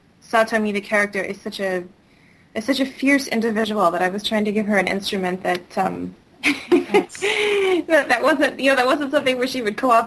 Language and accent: English; California, United States; born there; I was born in the States in California, but my mother's from Japan, as in she's born and raised in Japan, and my father's American.